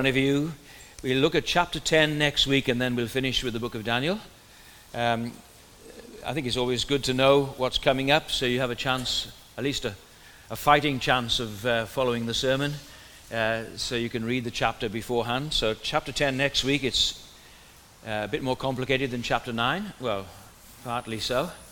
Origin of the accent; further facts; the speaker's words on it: Wales, United Kingdom; accent: Welsh; I'll do it in a Welsh accent. well, it won't be different to my normal accent.